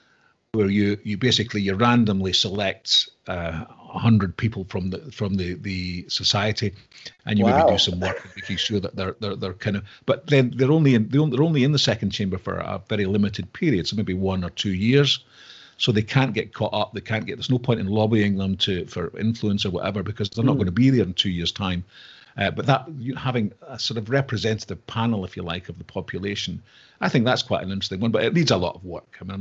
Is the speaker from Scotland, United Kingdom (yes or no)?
yes; Scotland, United Kingdom; I mean, I'm Scottish, as you know, and there's an awful lot of bad feeling up there.